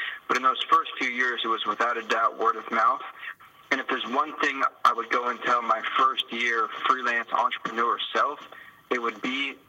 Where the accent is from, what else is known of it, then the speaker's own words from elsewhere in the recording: Los Angeles, California, United States; now in Tel Aviv, Israel; I'm originally from Los Angeles, born and raised, and studied journalism at San Diego State University. But right now I'm actually in Tel Aviv.